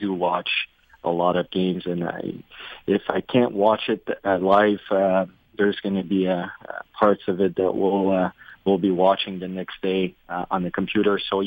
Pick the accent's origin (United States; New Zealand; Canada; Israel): Canada; Montreal, Quebec; I'm from Montreal, right?